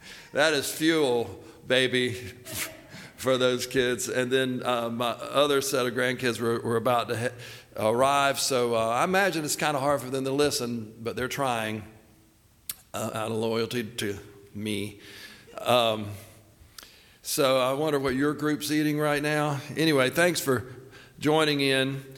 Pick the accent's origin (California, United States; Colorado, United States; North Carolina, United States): North Carolina, United States; Laurel Hill; The lake I grew up on out in Laurel Hill is called Richmond Mill Lake.